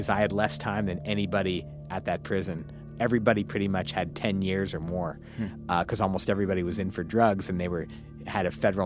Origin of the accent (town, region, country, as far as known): St. Louis, Missouri, United States